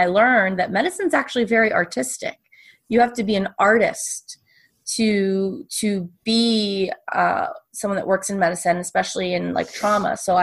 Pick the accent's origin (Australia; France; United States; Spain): Spain; born there; English is a second language; I'm Latina and I was born in Spain. So English is my second language.